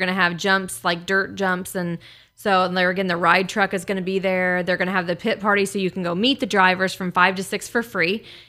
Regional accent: United States; that's why we're American and we can do that.

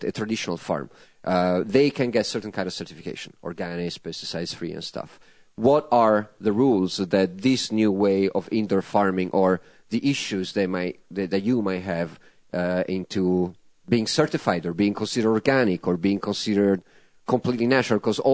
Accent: Tuscany, Italy; English is a second language; now in United States; When I grew up in Tuscany, kale is about 3 feet tall, okay? When I moved to California

